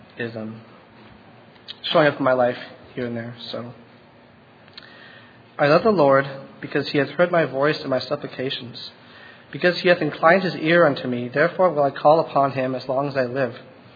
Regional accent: Narbonne, Pennsylvania, United States; from Narbonne, PA.

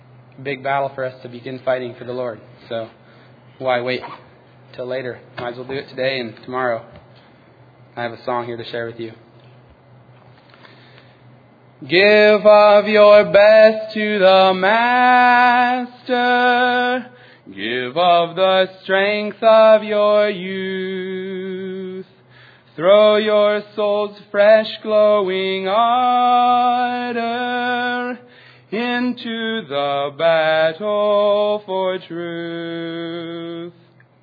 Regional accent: Oregon, United States; I'm from Oregon.

